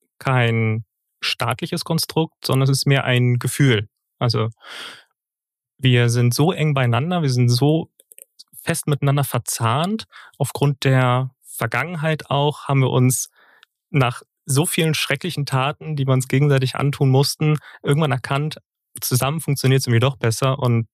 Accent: Schleswig-Holstein, Germany; also born or lived in England; Ursprünglich komme ich aus Schleswig-Holstein, würde ich jetzt sagen. Geboren wurde ich zwar in England, das war aber aufgrund der Stationierung meines Vaters.

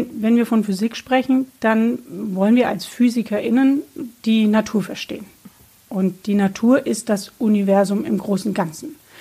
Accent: Bamberg, Bavaria, Germany; born there; ich bin geboren in Bamberg

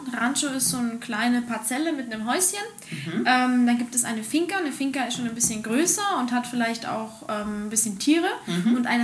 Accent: Germany; born there; also born or lived in Spain; Ich bin geboren in Deutschland und zwar, weil meine Mutter, wir haben zwar schon in Spanien gelebt, also meine Eltern haben in Spanien gelebt, mein Bruder auch schon.

